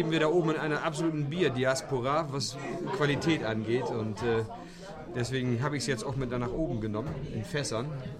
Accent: Lower Saxony, Germany; Wir sind aus dem Ammerland. Das ist der Nachbarlandkreis von Ostfriesland.

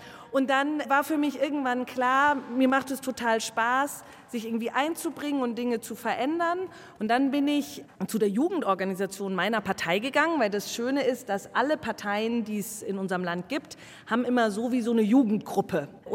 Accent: Herrsching am Ammersee, Bavaria, Germany; Ich komme aus Herrsching am Ammersee.

